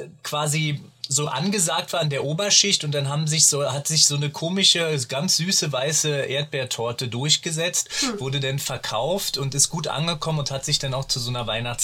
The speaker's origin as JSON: {"language": "German", "region": "Berlin", "country": "Germany", "said": "ich als Berliner"}